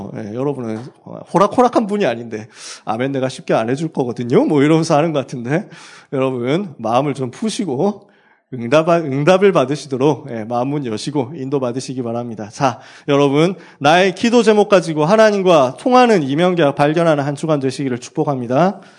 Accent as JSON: {"language": "Korean", "region": "Daegu", "country": "South Korea", "tie": "born or raised there", "said": "제가 대구 출신이거든요. 대구에서 고등학교를 나왔어요."}